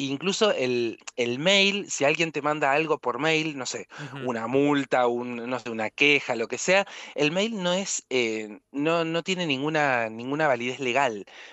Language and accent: Spanish; Argentina; also born or lived in England; now in Munich, Germany; Mira, hace 10 años que me fui de Argentina.